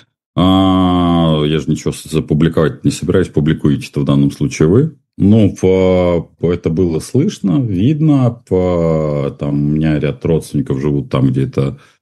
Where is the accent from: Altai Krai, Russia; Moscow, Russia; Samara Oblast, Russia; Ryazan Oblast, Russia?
Moscow, Russia; Москва, поскольку я москвич все-таки в 4-м поколении